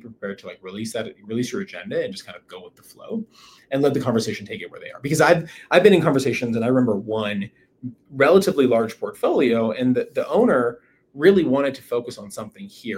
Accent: Canada; Both make sense to me as a Canadian as well.

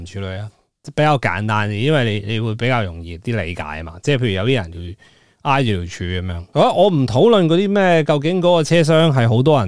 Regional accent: Tseung Kwan O, New Territories, Hong Kong; now in Tsuen Wan, Hong Kong; 因为我住近荃湾嗰边噶嘛，咁我老家住将军澳嗰边好远噶嘛

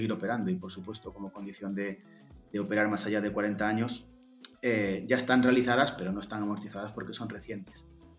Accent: Galicia, Spain; Sí y no, depende. Soy gallego, lo siento.

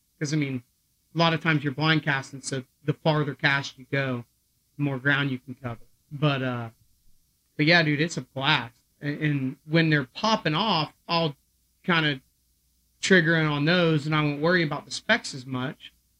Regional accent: Mims, Florida, United States; I was born and raised in Mims, lived here my whole life.

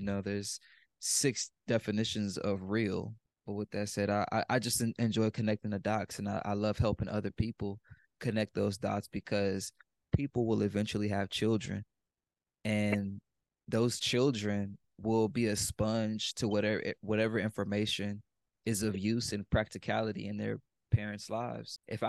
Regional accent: Houston, Texas, United States; I am from Southwest Eightleaf, Texas, also known as Southwest Houston, Texas, but we call it the SWAT.

